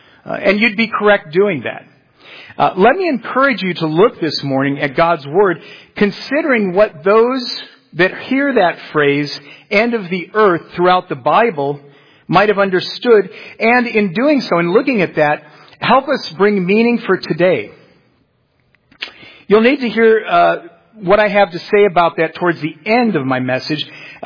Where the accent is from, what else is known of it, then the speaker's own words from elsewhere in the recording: Chicago, Illinois, United States; I'm originally from Chicago. My wife is Brazilian.